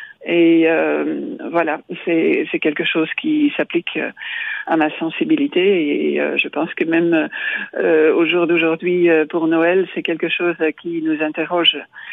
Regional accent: Belgium; also born or lived in England; now in France; je suis belge. J'ai fait un parcours en Angleterre aussi.

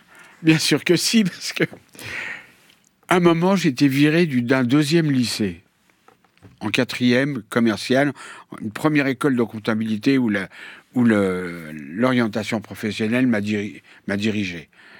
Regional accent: Paris, Île-de-France, France; born there; on l'a mise dans un bateau, elle a traversé l'Atlantique et je suis né à Paris.

